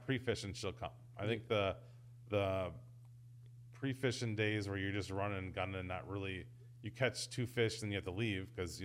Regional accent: Wisconsin, United States; And I grew up fishing on the Winnebago system, so I mean I've seen a bunch of 30s, but that's 25 years ago, that's 30 years ago

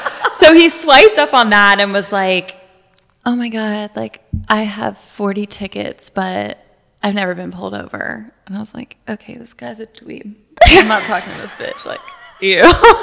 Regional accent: Raleigh, North Carolina, United States; because I am from Raleigh, North Carolina.

